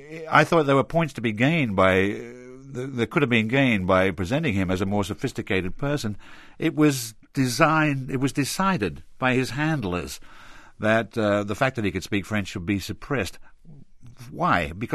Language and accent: English; Australia; I come from Australia